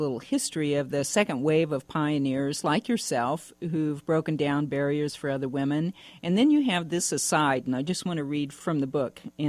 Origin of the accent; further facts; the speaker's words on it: Kansas, United States; You do that much better than I do. And I'm from Kansas.